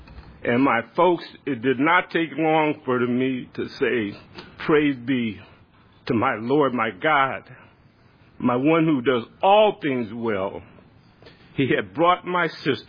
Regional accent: Louisiana, United States; I'm from Louisiana, so you're my neighbor.

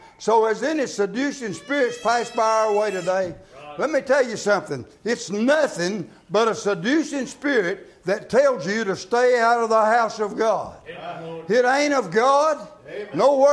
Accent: United States; I'm glad I live in a free country. I'm glad I was born in a free country. I'm glad I'm an American.

